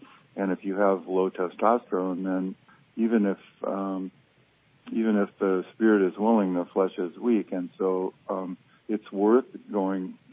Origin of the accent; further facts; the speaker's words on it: Minnesota, United States; just because I grew up in Minnesota, so the analogy I use